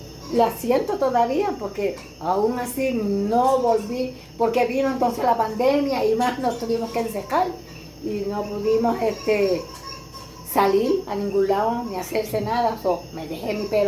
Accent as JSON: {"language": "Spanish", "town": "Camuy", "country": "Puerto Rico", "tie": "born or raised there", "also_born_or_lived": "Arecibo", "said": "Nací en Arecibo y me crié aquí en el barrio de Quebrada, que este es de Camuy. Toda la vida llevo aquí en el mismo lugar."}